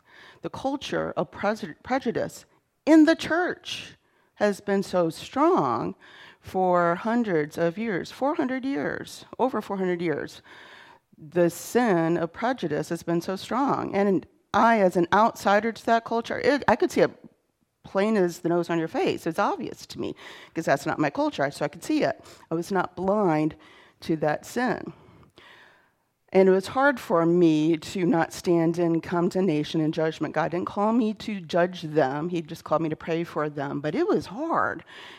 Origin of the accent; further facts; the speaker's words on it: Pennsylvania, United States; Even though I grew up in Pennsylvania, there was a year that I spent in Virginia.